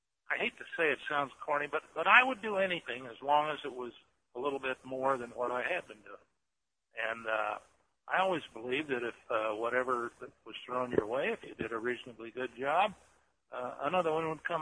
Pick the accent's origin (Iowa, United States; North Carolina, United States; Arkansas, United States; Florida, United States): Iowa, United States; Cedar Rapids; Yeah, it was a midget track in my hometown of Cedar Rapids, Iowa.